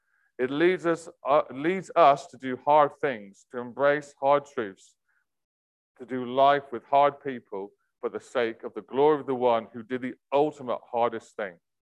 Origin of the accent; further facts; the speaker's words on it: England, United Kingdom; we're polite English people.